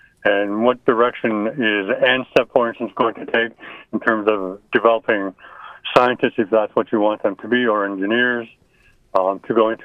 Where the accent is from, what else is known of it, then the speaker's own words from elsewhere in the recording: Bethel, Alaska, United States; And those of us from rural Alaska, and I'm originally from the Bethel area, see that all the time.